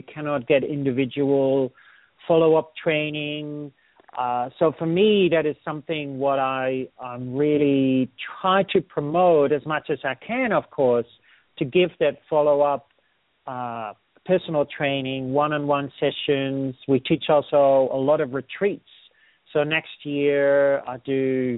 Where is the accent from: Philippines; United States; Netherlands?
Netherlands; is a Dutch name. I'm originally from the Netherlands